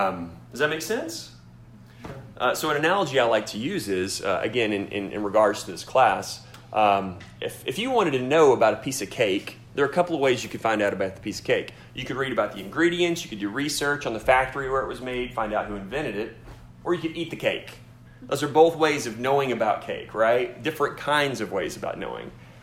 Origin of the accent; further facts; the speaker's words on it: Arkansas, United States; I grew up in Central Arkansas in a small town, little rice community.